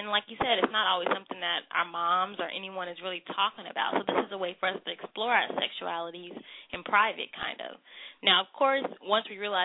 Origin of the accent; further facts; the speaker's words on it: Atlanta, Georgia, United States; I'm from Atlanta. I'm Southern, so I always like something a little sweet.